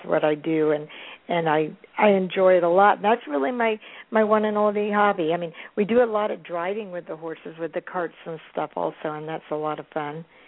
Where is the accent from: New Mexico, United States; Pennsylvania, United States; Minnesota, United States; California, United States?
New Mexico, United States; Santa Fe; I'm from Santa Fe, New Mexico, and I grew up